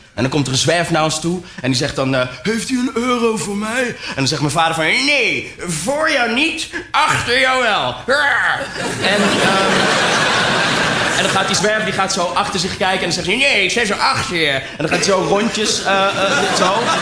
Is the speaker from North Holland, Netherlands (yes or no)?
yes; North Holland, Netherlands; ik ben opgegroeid in het Gooi.